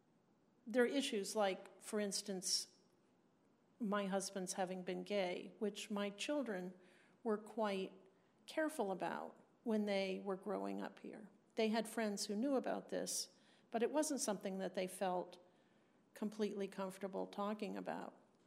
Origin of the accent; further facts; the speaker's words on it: New Jersey, United States; I think I grew up in New Jersey, and my friends in New Jersey's kids are living in places that our parents would just be aghast